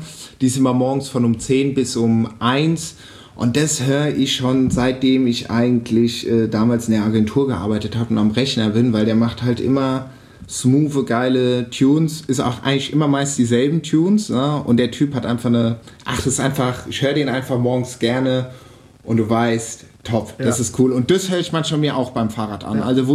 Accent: Offenbach, Hesse, Germany; also born or lived in Wiesbaden / Frankfurt; Also ich bin in der Stadt aufgewachsen. Ja. Erst Wiesbaden, dann super lange Offenbach, Frankfurt. Oft bin ich in Berlin.

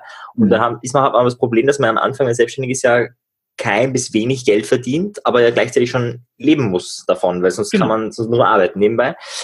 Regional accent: Klagenfurt, Carinthia, Austria; bei uns in Klagenfurt, ich bin ja von Klagenfurt

